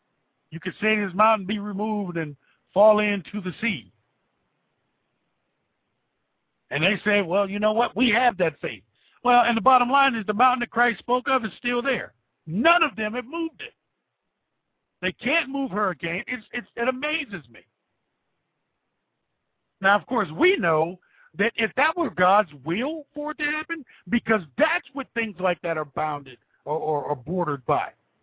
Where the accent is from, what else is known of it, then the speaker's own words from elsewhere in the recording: Ohio, United States; if I made the all-inclusive statement that all trees in my home state of Ohio were oak trees